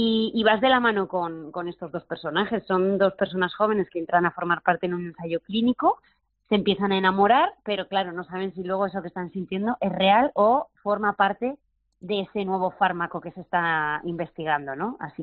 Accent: Zaragoza, Aragon, Spain; Es que al final, fíjate, claro, Zaragoza es mi tierra y tengo muchas ganas.

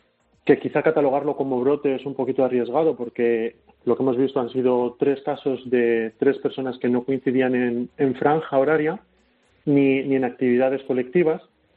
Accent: Madrid, Community of Madrid, Spain; De hecho, pues yo soy de Madrid

